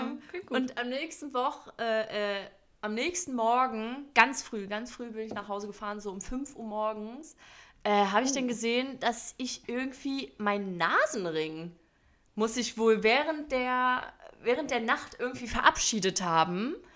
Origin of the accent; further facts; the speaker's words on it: Berlin, Germany; ich komme aus Berlin